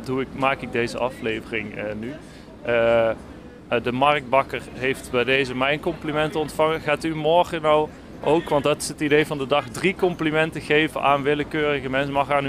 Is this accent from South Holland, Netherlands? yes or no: no; Eindhoven, North Brabant, Netherlands; Ik kom uit Eindhoven en ik kom vaak hier